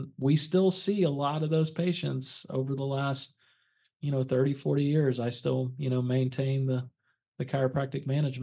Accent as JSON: {"language": "English", "town": "Apopka", "region": "Florida", "country": "United States", "tie": "born or raised there", "said": "So I grew up in Apopka, went to Apopka High School when I was in the health medical career magnet program."}